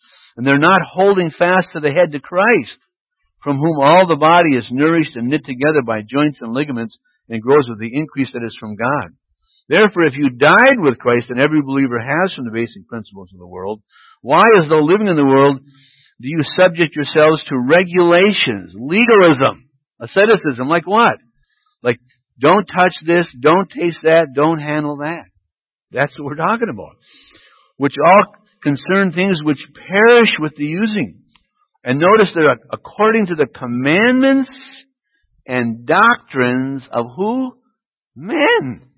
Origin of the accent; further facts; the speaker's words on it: Duluth, Minnesota, United States; I'm from Duluth up there in Lake Superior.